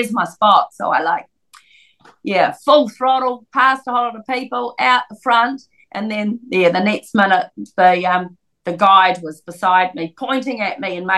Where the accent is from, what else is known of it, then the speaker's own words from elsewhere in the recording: New Zealand; Being New Zealander, I couldn't insure it in the UK, so a very kind friend bought it for me.